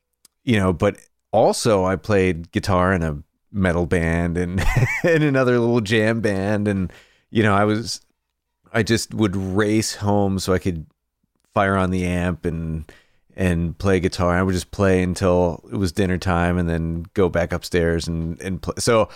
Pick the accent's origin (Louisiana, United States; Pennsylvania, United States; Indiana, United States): Pennsylvania, United States; Greensburg; now in Nashville, United States; But so I started off just outside of Pittsburgh in a town called Greensburg, PA. And, you know, I was always in music.